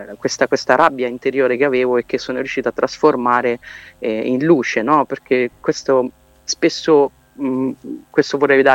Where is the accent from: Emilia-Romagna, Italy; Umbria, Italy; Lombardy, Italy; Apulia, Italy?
Umbria, Italy; io sono umbra, quindi noi umbri abbiamo un po' radicata questa cosa, Francesco è proprio nel nostro sangue